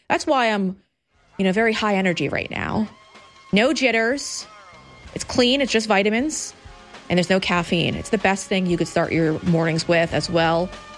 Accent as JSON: {"language": "English", "region": "New York", "country": "United States", "said": "And it's obviously personal on a personal level for me as a New Yorker."}